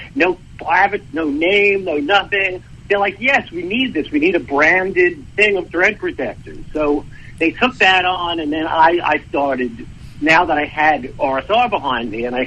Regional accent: New York City, New York, United States; moved away as an adult; I grew up in New York City, and it wasn't very easy to access the range or firearms growing up there. So the first thing I did when I was old enough, I moved

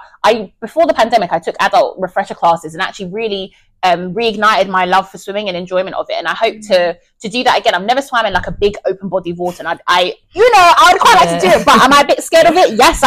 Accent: Sierra Leone; Like I'm from Sierra Leone, literally on the west coast of Africa.

